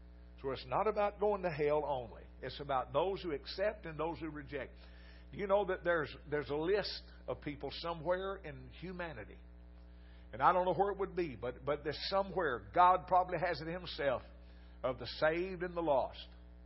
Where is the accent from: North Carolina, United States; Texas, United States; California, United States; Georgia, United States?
Texas, United States; Corsicana; I'm a Texas preacher. And I'm from Corsicana. I'm not real highfalutin.